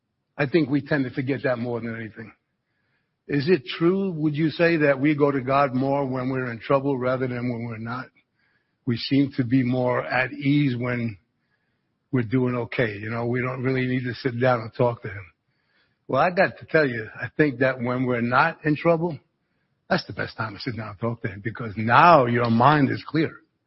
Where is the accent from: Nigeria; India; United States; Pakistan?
United States; New York; but my father I grew up with him in New York, and in New York, they used to say it's a 10:13